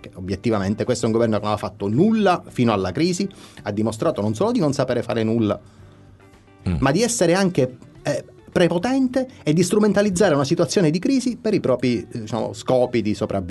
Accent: Sicily, Italy; A questo punto io da siciliano mi chiedo

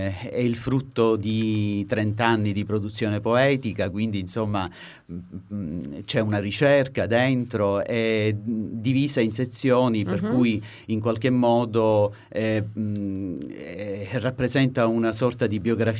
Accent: Palermo, Sicily, Italy; E io sono palermitano, doc.

